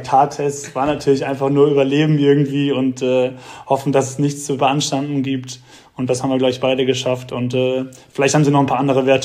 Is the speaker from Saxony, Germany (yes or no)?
no; Heidelberg, Baden-Württemberg, Germany; Becko kommt aus Mannheim, was ja direkt hier neben Heidelberg ist, wo ich herkomme.